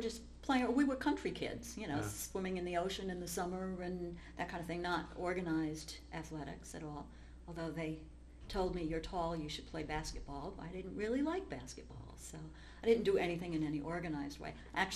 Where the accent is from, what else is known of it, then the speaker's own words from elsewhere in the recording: Thomaston, Maine, United States; Yeah, the town is Thomaston. It's a very small town on the coast.